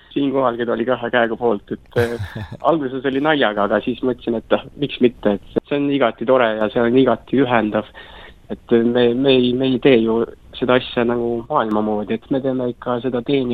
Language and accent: Estonian; Koeru, Järva County, Estonia; now in Tallinn, Estonia; Olen töötanud lennujaamas 8 aastat ja elanud samas Tallinnas 8 aastat. Et muidu olen koerust pärit Kesk-Eestist, kus me ka oma abikaasaga kohtusime noorena juba.